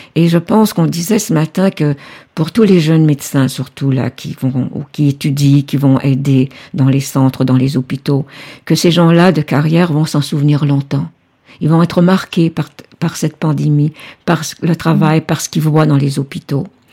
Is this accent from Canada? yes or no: yes; Canada; Et chez nous, au Canada, on a un gouvernement qui n'est pas majoritaire.